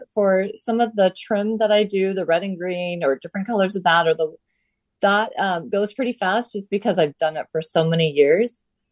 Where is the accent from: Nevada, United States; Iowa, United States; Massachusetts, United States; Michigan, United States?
Nevada, United States; Las Vegas; I grew up in Las Vegas, and my grandma and aunts painted windows.